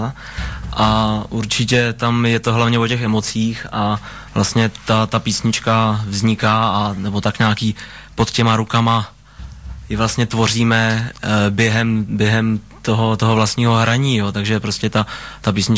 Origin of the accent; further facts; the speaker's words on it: Nymburk, Central Bohemian Region, Czechia; Já můžu o tom Nymburku říct akorát to, že to je moje rodné město, já ho mám strašně rád